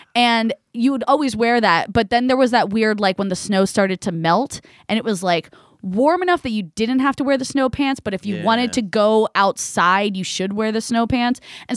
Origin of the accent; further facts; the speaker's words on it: New Jersey, United States; because I grew up in Jersey, so we would get a lot of snow.